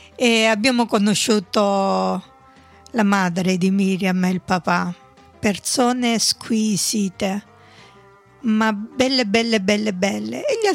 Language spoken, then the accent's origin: Italian; Apulia, Italy; Ho detto: ah, bello, io pure sono salentina.